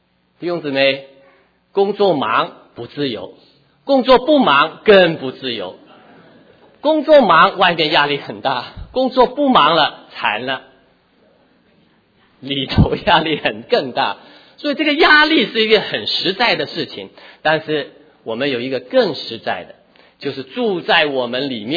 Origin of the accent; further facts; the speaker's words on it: Hong Kong; 我生在中国，长在中国，父母是中国人，我是什么人？中国人啊，当然大家认得我清楚一点的，就说是中国香港人，是不是？